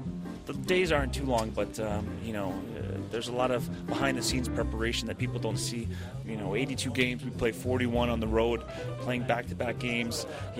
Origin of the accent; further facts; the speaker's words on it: New York, United States; I'm from Long Island, New York.